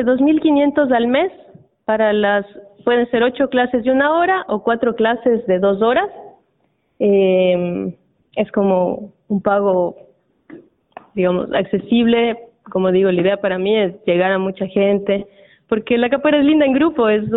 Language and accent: Spanish; Ecuador; now in Luján, Argentina; Vivo acá en Luján desde hace un año y medio. Yo vengo de Ecuador.